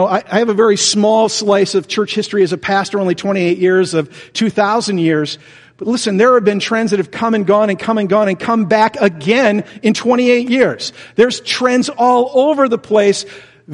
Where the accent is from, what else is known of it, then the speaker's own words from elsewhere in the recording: Michigan, United States; I grew up in the Nazarene Church in Lower Michigan.